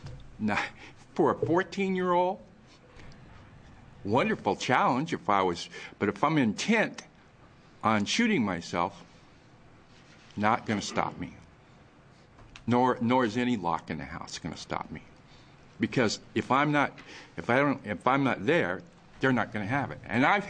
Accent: Pendleton, United States; I'm a resident of this city, although I was born and raised in Pendleton.

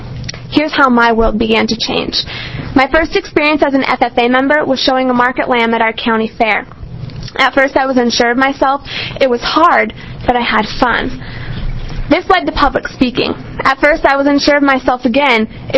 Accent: Clackamas, Oregon, United States; I am from Clackamas, Oregon

